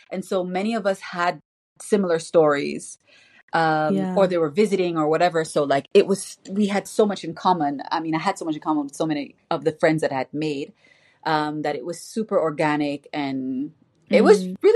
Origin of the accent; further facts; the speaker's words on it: Jamaica; I grew up in Jamaica, musical country, as everybody knows.